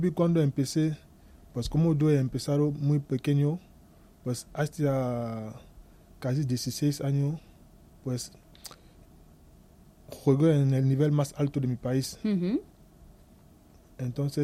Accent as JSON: {"language": "Spanish", "country": "Cameroon", "said": "el año 2011, hemos jugado la Copa de África en Camerún, en mi país."}